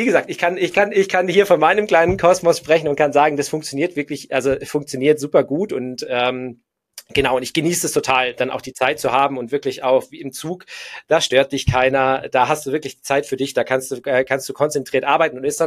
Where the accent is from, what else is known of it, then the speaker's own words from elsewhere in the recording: Augsburg, Bavaria, Germany; Also ich wohne nicht im Allgäu selber, sondern ich komme aus Augsburg, also ein bisschen metropoliger als Heimenkirch und Schongau auf jeden Fall sind.